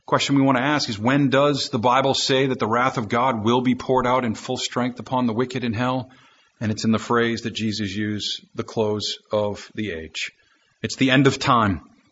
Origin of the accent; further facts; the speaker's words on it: United States; born there; I was born in America as a descendant of Adam and therefore was descended into the sons and daughters of disobedience.